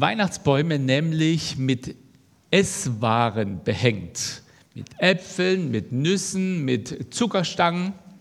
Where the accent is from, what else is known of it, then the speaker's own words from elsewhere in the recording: Thuringia, Germany; Und in Deutschland, in Thüringen, in meiner Heimat, in der Nähe, gibt es eine Gegend